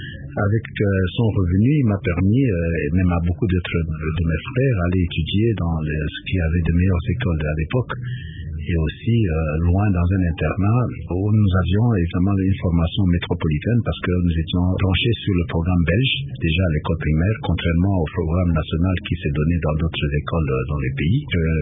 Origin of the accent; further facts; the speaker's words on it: Bandundu, DR Congo; Parce que je viens de la province de Bandundu. Mais il faut dire que de mon territoire d'origine, c'est une savane herbeuse.